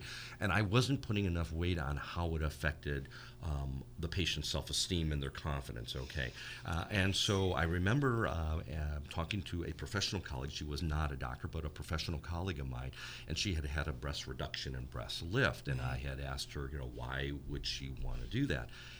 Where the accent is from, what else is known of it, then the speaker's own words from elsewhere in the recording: Detroit, Michigan, United States; I'm Chinese and Greek growing up in Detroit